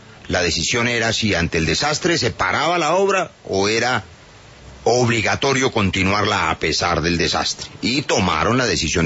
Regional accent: Colombia; como ciudadano, como colombiano

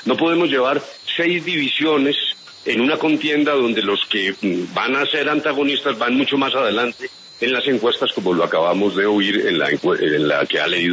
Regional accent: Colombia; fui como ciudadano colombiano

